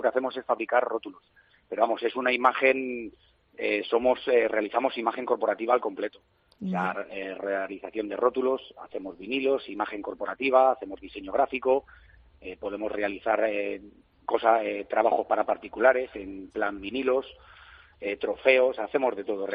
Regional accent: Segovia, Castile and León, Spain; also born or lived in Madrid; Bueno, principalmente se ha elegido Segovia porque soy de Segovia, soy segoviano. Mi vida está hecha en Segovia, trabajo, siempre he estado en Segovia. Bueno, quitando la época que me fui a Madrid a trabajar, a una empresa para realizar rótulos, mi vida está en Segovia

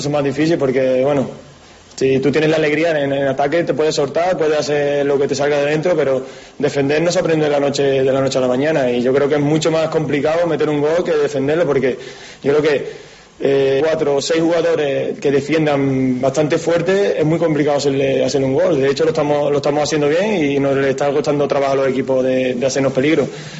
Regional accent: South, Spain; yo soy del sur también

